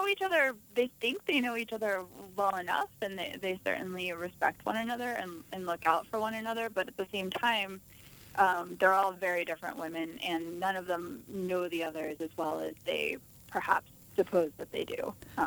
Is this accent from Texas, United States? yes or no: no; Pittsburgh, Pennsylvania, United States; I remember I grew up in Pittsburgh, and she came to Pittsburgh